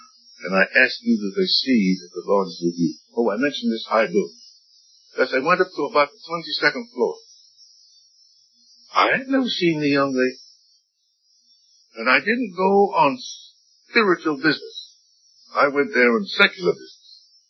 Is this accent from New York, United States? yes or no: yes; New York City, New York, United States; The East Coast, New York City.